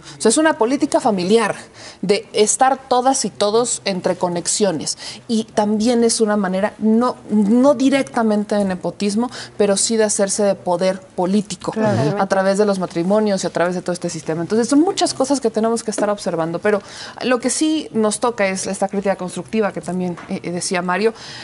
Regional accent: Puebla, Mexico; Yo soy de Puebla y en Puebla ocurrió uno de los casos, creo yo, más emblemáticos

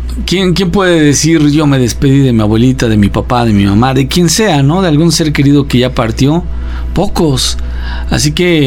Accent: Tehuacán, Puebla, Mexico; me tenía que ir a estudiar al norte del estado de Puebla. Soy de Tehuacán

